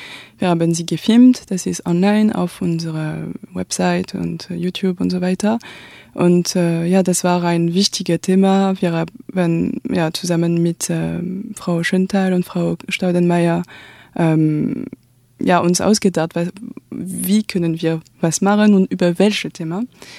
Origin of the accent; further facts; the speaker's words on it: Nantes, Pays de la Loire, France; German is a second language; moved away; also born or lived in Les Sables d'Olonne / Paris; Ich bin in Nantes geboren, also neben der Bretagne in Pays de la Loire. Da war ich als Kind und später war ich in Les Sables d'Olonne und in Paris. Ganz lang, da habe ich auch studiert.